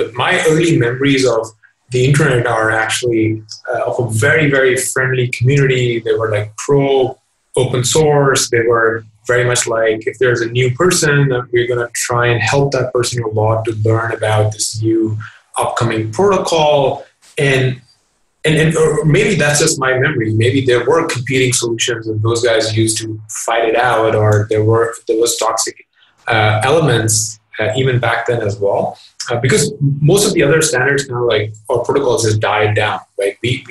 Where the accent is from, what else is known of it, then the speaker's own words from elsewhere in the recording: Pakistan; so I grew up in Pakistan, and there were a lot of very religious people around me.